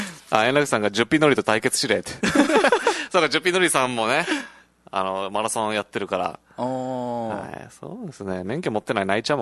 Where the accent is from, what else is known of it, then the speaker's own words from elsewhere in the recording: Naha, Okinawa, Japan; 那覇です。